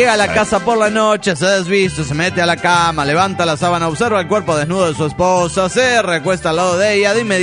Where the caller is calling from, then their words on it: Olavarría, Buenos Aires Province, Argentina; de Olavarría, Buenos Aires, Argentina.